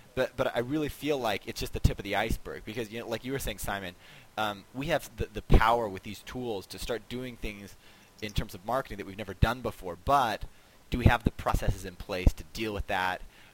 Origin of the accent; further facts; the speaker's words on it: United States; I'm from the United States.